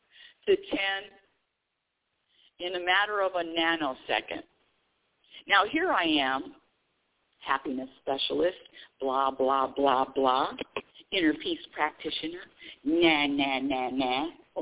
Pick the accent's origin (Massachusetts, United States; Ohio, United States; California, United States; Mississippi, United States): California, United States; When I say really good, I mean I came from California, so enough said.